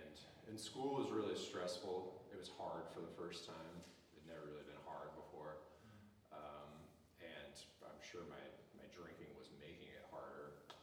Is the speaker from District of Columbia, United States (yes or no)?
no; Portland, Oregon, United States; Through high school, I grew up in Portland in the 90s, right?